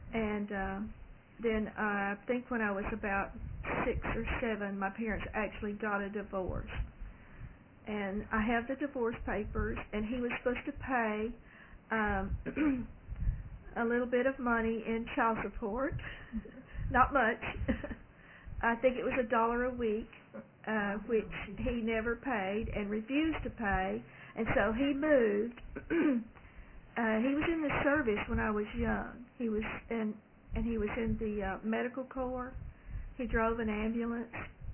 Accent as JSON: {"language": "English", "town": "McKinney", "region": "Texas", "country": "United States", "tie": "born there", "said": "I was born in McKinney, Texas, March the 13th, 1936."}